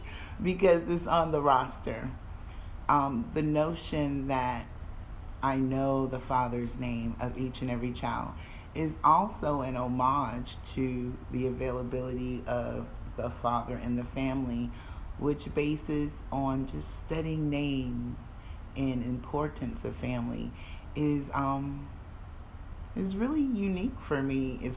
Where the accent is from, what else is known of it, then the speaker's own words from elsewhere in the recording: South Carolina, United States; moved away; As most of you know, I live here in the Middle East. And for those of you who are new to the show, I'm originally from South Carolina, USA.